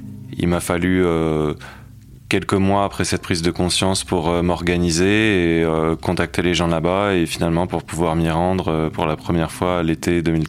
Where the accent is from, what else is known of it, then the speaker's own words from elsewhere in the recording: Paris, Île-de-France, France; J'ai grandi à Paris dans un milieu bourgeois, catholique.